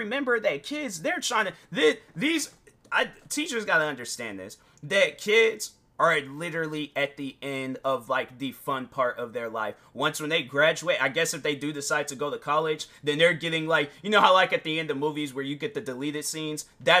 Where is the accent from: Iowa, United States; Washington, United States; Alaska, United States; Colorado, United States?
Washington, United States; people that in Seattle, because I'm from Washington State